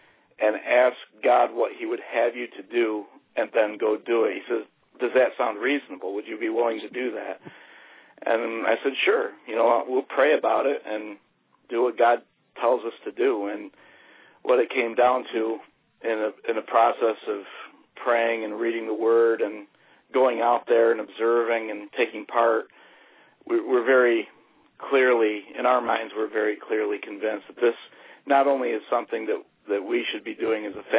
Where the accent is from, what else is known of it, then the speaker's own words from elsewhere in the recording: New York, United States; I grew up near Buffalo, New York, and they did a huge thing in Buffalo